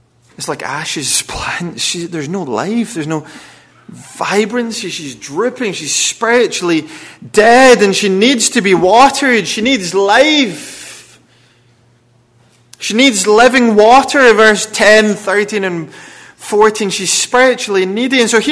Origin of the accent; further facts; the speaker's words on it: Wales, United Kingdom; We are Welsh, we have our own equivalent, I guess, of a redneck.